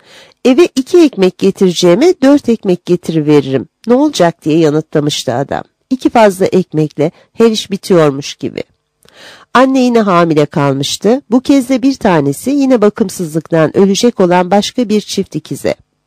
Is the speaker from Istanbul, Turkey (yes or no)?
no; Tutak, Ağrı Province, Turkey; Ben Ağrı Tutak doğumluyum. Doğuda doğdum. Doğuda yetiştim. Bölgeyi, yöreyi bilen bir insanım.